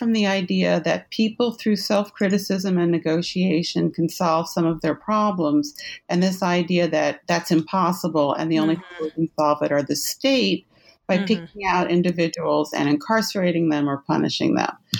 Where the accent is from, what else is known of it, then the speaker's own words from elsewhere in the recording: New York City, New York, United States; born there; I was born in New York City in 1958.